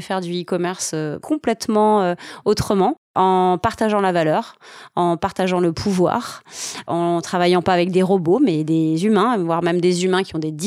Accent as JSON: {"language": "French", "region": "Guadeloupe", "country": "France", "tie": "born or raised there", "also_born_or_lived": "South of France", "said": "J'ai grandi entre la Guadeloupe et le sud de la France. Ouais. Je suis née à Pointe-à-Pitre. Et j'ai pas mal grandi quand même, petite enfance dans le sud de la France, puis on est retourné en Guadeloupe."}